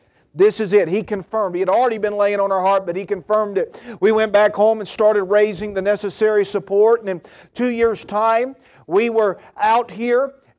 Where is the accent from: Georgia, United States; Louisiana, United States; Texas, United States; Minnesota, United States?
Georgia, United States; I'm from Georgia. She's from North Carolina. There's churches on every corner, literally. I can tell you in a town of 10,000 where I was raised